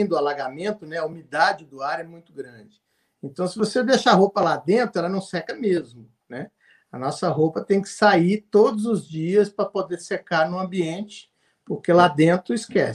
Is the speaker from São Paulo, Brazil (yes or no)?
no; Minas Gerais, Brazil; now in Belo Horizonte, Brazil; Eu sou do interior de Minas, né? Mas moro em Belo Horizonte desde que eu me formei.